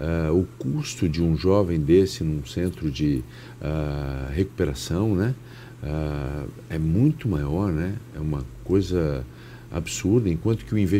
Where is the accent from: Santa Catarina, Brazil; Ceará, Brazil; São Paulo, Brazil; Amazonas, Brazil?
Santa Catarina, Brazil; como brasileiros que somos catarinenses